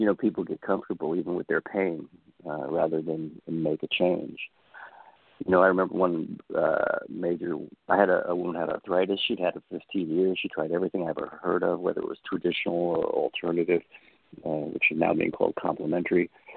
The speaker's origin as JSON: {"language": "English", "town": "New York City", "region": "New York", "country": "United States", "tie": "born or raised there", "said": "I grew up in New York City, but I ended up in Oregon and going to naturopathic medical school there."}